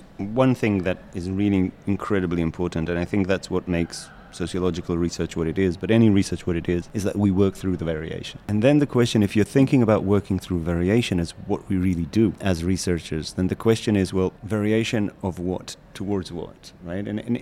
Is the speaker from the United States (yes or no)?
no; Israel; I come from Israel, where, you know, I'm Ashkenazi and Jewish. It's basically being WASP in Israel